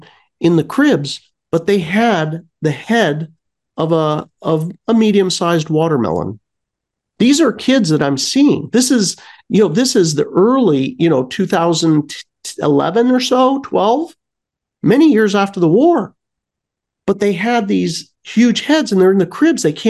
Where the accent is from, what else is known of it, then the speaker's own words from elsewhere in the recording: San Diego, California, United States; And so I said, "Oh, I'm from San Diego, you know, we're just here visiting."